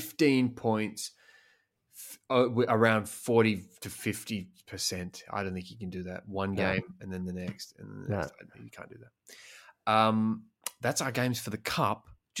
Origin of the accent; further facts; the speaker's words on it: Melbourne, Victoria, Australia; I'm from Melbourne